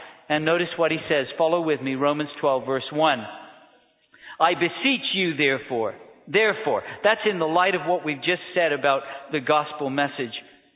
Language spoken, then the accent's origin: English; England, United Kingdom; I grew up in England, you know, pretty flat, not too much snow.